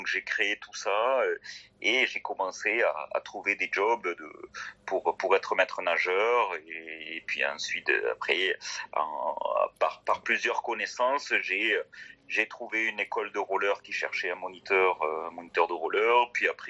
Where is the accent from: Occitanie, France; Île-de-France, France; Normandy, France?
Occitanie, France; Séméac; now in Toulouse, France; Moi, je viens des Hautes-Pyrénées, donc de Tarbes, enfin de Séméac, précisément, juste à côté de Tarbes, où j'ai passé 23 ans. Et avant de monter sur Toulouse